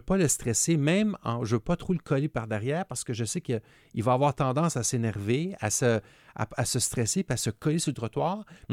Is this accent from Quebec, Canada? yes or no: yes; Montreal, Quebec, Canada; Moi, quand j'étais jeune à Montréal, puis j'allais à l'université en vélo